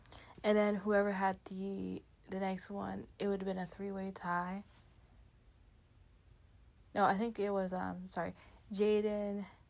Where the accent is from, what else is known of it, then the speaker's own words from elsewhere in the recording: Canada; because I'm Canadian. My Canada Day was Wednesday